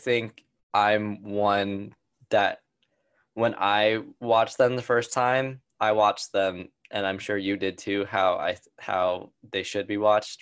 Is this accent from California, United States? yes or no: yes; Los Angeles, California, United States; as I've drilled into everybody over the last 10 weeks, born and bred in Los Angeles